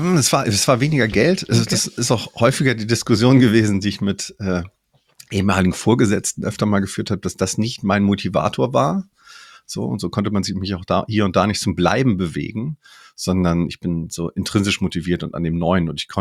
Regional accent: Kiel, Schleswig-Holstein, Germany; moved away as an adult; now in Munich, Germany; ich komme ursprünglich aus Kiel, bin nach München gezogen für den Job, das Praktikum.

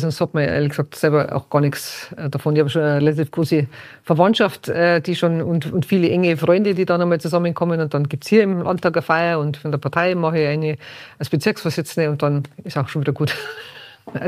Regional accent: Feldkirchen-Westerham, Bavaria, Germany; Nach wie vor, da wo ich geboren bin.

